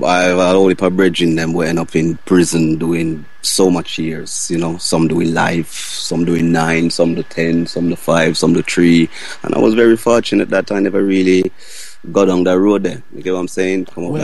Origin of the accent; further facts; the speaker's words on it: London, United Kingdom; Well, basically, I was brought up in Northwest London. So you're speaking about Harlesden, Kensal Rise, Stonebridge.